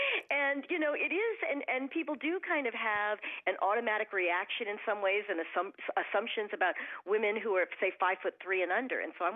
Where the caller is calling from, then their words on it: Milton, Massachusetts, United States; I'm calling from near Boston. I live in Milton, Massachusetts.